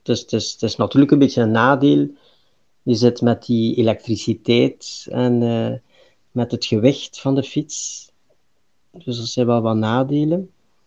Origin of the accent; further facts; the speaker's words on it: Flanders, Belgium; accent: Flemish; uit België. Dus dat kan ik niet wegsteken, denk ik, aan mijn accent.